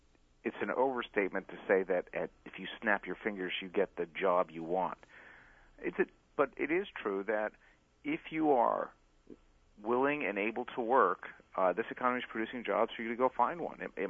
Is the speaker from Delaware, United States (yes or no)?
no; Pittsburgh, Pennsylvania, United States; I grew up in Pittsburgh, and my parents were in the steel industry.